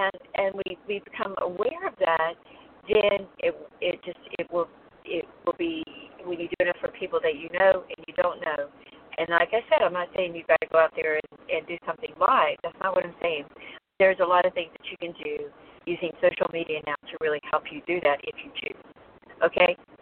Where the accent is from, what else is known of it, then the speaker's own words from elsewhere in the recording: North Carolina, United States; now in South Florida, United States; I came from North Carolina and I live in South Florida.